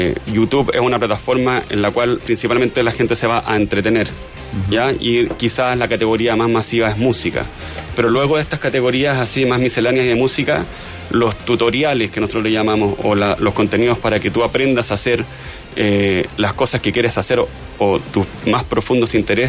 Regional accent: Chile; hoy día nos estamos enfrentando como chilenos.

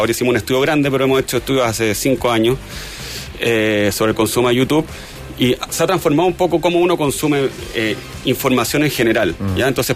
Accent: Chile; hoy día nos estamos enfrentando como chilenos.

